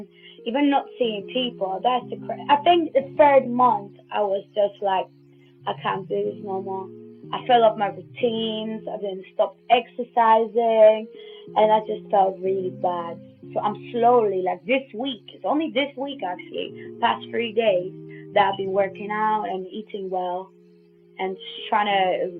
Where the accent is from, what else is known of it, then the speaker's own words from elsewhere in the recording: Poland; I guess growing up in Poland was different to what my life is now.